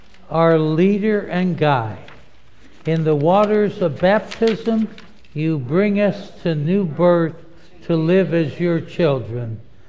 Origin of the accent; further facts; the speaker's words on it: Youngstown, Ohio, United States; moved away as an adult; now in North Carolina, United States; Even though I'm from Youngstown, Ohio? Now, why do you think that could be? How could we be kinfolk? … And for the first 40 years of my life, I was a Midwesterner. Down here, folks call me a Yankee.